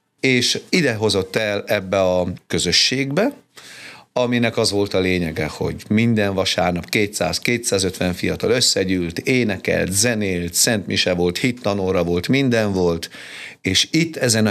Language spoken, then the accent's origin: Hungarian; Misentea, Harghita, Romania; 4 voltunk testvérek, első gyerek vagyok, ugye édesapám kántor volt, több mint 40 éven keresztül ott a csík menasági templomba, ugye, és hát a kántori lakásban éltünk, nőttünk fel.